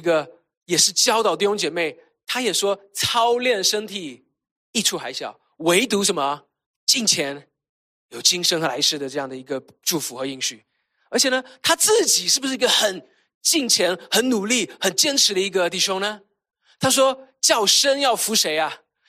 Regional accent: China; 我们中国人，我们国内的弟兄姐妹讲，这是救命的稻草

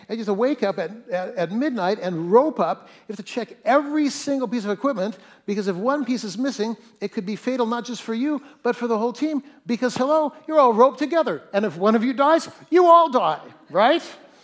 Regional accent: Fresno, California, United States; I grew up in Fresno, and so you can't help but be a little bit of a Mennonite if you grew up in Fresno.

